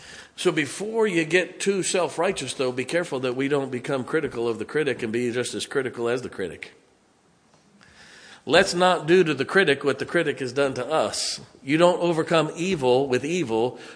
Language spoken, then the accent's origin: English; Ohio, United States; I kind of forget. I'm from Ohio.